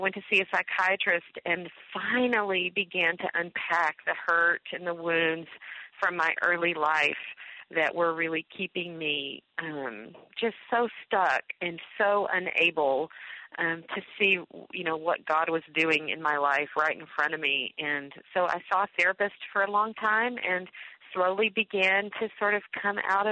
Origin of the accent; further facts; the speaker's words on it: the South, United States; we called her Mamaw. I'm from the South.